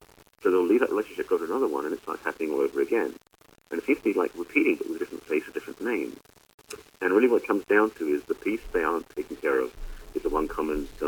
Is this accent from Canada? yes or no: no; England, United Kingdom; now in United States; growing up in England, and that's where I'm from, by the way, not Texas, I came from a very stable, straight-laced family.